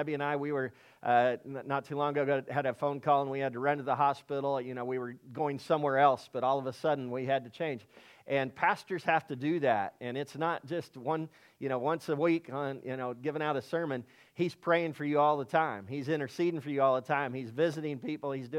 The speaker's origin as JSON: {"language": "English", "town": "Laverne", "region": "Oklahoma", "country": "United States", "tie": "born or raised there", "lives_now": "Tulsa, United States", "said": "And then I grew up in Laverne, Oklahoma. Don't hold that against me. I moved a long time ago. But we live in Tulsa now"}